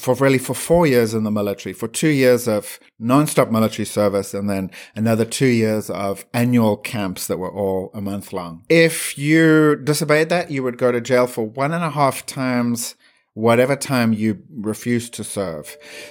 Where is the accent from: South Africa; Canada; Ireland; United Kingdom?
South Africa; Nelspruit, Mpumalanga; born there; I was born in Nelspruit, South Africa, in the Mpumalanga region of the country in the northeast.